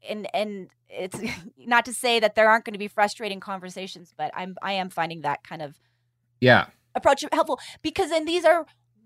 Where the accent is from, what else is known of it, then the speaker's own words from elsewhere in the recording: California, United States; I'm from California, just so you know, if we're unclear.